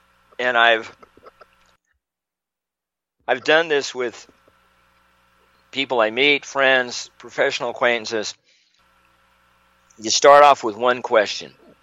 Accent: United States; As an American, we have responsibilities, obligation, and consequences to hold the power we have dearly

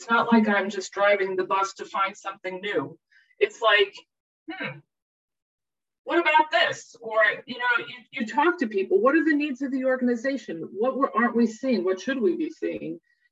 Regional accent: New York City, New York, United States; it's one of the things I have loved about being a New Yorker. I've lived in Manhattan and close to Manhattan for my whole life, and the city.

